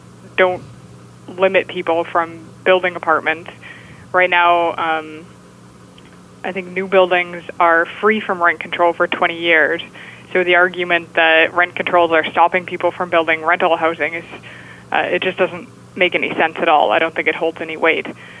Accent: Calgary, Alberta, Canada; I'm from Calgary, and during the boom in Calgary

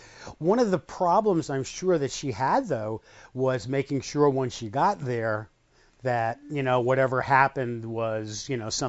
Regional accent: New York City, New York, United States; I mean, growing up in New York City, and you never saw people with disabilities in the schools.

